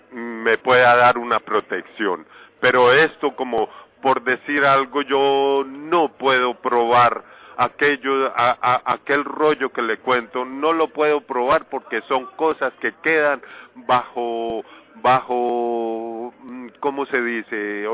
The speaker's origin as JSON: {"language": "Spanish", "country": "Colombia", "moved": "yes", "said": "yo por favor no deseo ser deportado ni para México, porque no soy de allá, y si me deportan para Colombia me pueden dar de baja"}